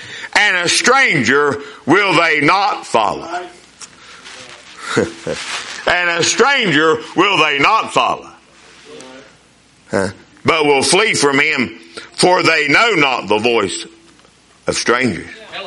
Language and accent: English; Winona, United States; Listen, I'm from Winona and I got that much figured out.